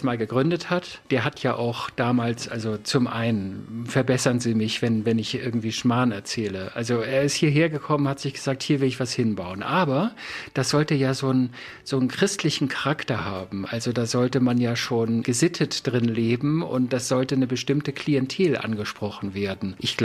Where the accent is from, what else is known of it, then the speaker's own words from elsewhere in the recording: North Germany, Germany; aber ich komme ja aus dem Norden, ich bin das ja gewohnt